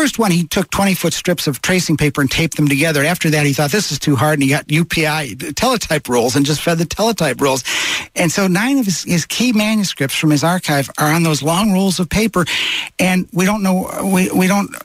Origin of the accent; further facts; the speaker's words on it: Midwest, United States; when I was from kid from the Midwest.